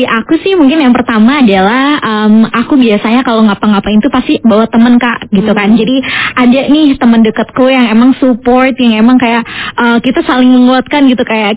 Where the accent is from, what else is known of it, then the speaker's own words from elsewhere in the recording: Sukabumi, West Java, Indonesia; Jadi aku tuh asalnya dari Sukabumi gitu ya.